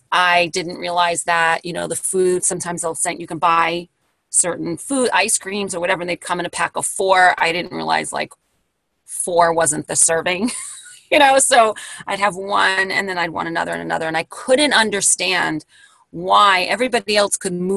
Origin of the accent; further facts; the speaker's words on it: Brooklyn, New York, United States; I grew up in Brooklyn in the 70s and 80s and early 80s.